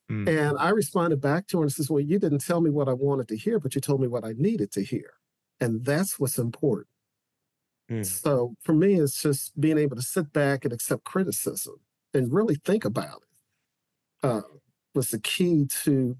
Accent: St. Louis, Missouri, United States; Again, he's from my hometown of St. Louis.

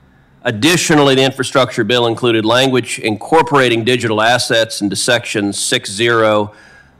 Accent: Texas, United States; I'm also particularly proud that my home state of Texas is becoming an oasis for the blockchain community

